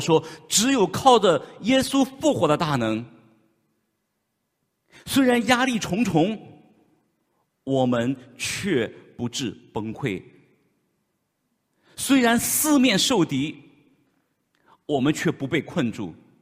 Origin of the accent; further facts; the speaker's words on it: China; 或许我们中国人很厉害的